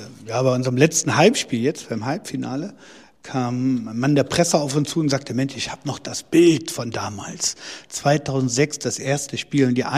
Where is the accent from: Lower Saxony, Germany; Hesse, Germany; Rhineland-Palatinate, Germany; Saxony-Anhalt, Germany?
Saxony-Anhalt, Germany; Wernigerode; ich komme aus Wernigerode, das ist meine Heimatstadt.